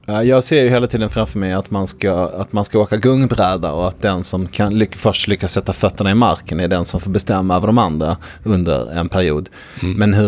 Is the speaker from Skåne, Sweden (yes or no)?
yes; Malmö, Skåne, Sweden; när jag växte upp i Malmö, som är en sossestad, en industristad sossarna bestämde allting liksom, alla jobbade i industrin.